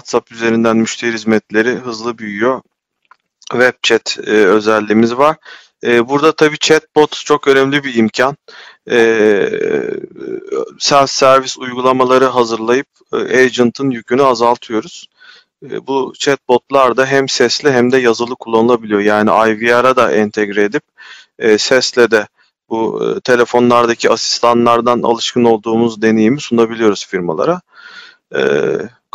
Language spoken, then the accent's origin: Turkish; Çanakkale, Turkey; ben Çanakkale'liyim.